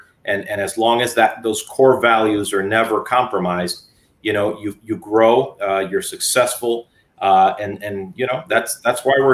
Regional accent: Miami, Florida, United States; I'll tell you, it was a different Miami. My parents had just come from Cuba.

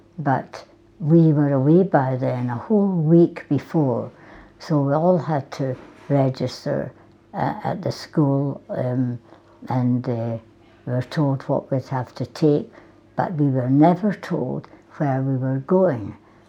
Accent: Edinburgh, Scotland, United Kingdom; now in Highlands, United Kingdom; I was born and brought up in Edinburgh, but now I'm happy to have made my home in the Highlands.

